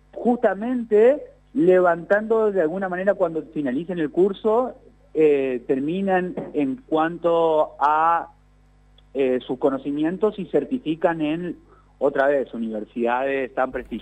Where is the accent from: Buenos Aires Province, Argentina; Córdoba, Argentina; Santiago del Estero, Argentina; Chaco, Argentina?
Chaco, Argentina; mostremos a toda la Argentina y al mundo de qué somos capaces las chaqueñas y los chaqueños.